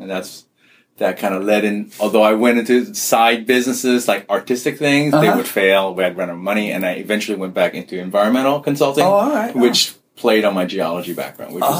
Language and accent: English; New York, United States; also born or lived in Singapore; now in Hawaii, United States; I grew up in New York.